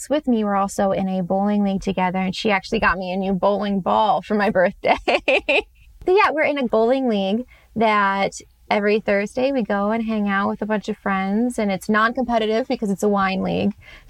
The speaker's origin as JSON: {"language": "English", "region": "Georgia", "country": "United States", "tie": "born or raised there", "also_born_or_lived": "Illinois", "moved": "yes", "said": "Oh, I grew up in the South. I was born in Georgia. So, I mean, it's very predominant down there, especially when I was growing up."}